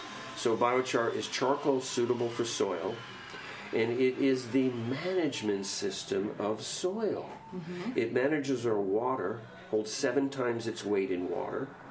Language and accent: English; New York, United States; And see, because I come from New York, so we got to build up.